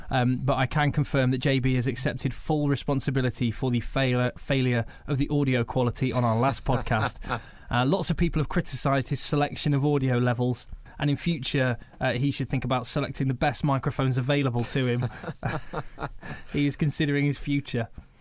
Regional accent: United Kingdom; I think we need to nail our colours to the mast, Phil. We are British.

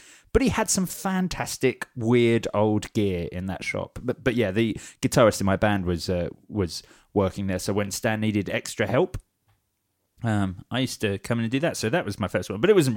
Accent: Watford, East of England, United Kingdom; I'm from Watford

